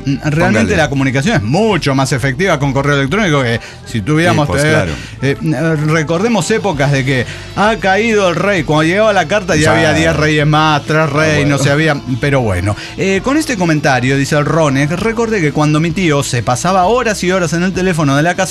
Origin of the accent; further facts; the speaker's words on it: Mexico City, Mexico; de Ciudad de México.